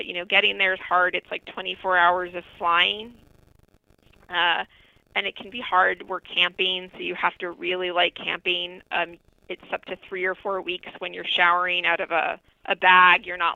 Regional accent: New Jersey, United States; I don't think I'd actually ever been to Tennessee before, and I grew up in New Jersey, so that's pretty sad.

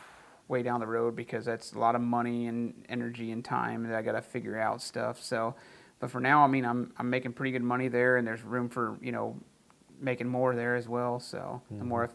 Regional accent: Ohio, United States; also born or lived in Hawaii; And I was like, well, Tennessee, I'm from Ohio. My wife's from Georgia. We've driven through Tennessee a million times back and forth.

